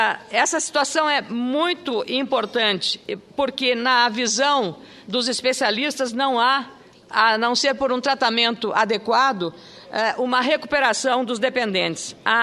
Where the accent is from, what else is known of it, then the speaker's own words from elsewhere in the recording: Rio Grande do Sul, Brazil; E eu, como gaúcha, eleito pelos meus conterrâneos